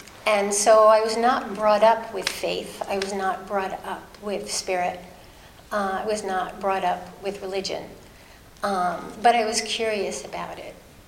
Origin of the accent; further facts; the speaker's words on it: New York City, New York, United States; I was born in the Bronx. I grew up in the Bronx. I grew up in a neighborhood that was called Hillside, and there were no hills.